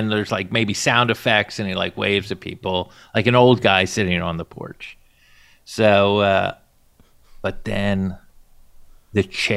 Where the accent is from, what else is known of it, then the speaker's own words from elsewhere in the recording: Plantation, Florida, United States; I went to South Plantation High School. I'm from Plantation, Florida. I'm from the less progressive part of Plantation. I'm from the south part of a place called Plantation.